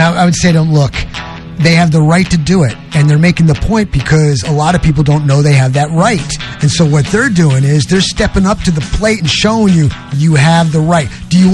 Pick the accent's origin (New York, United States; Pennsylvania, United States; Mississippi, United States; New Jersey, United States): New York, United States; No, this is New York. I'm from New York, okay? Where I lived on my street, you had machine gun fire, you had prostitution rings, you had crack houses, the whole works, okay?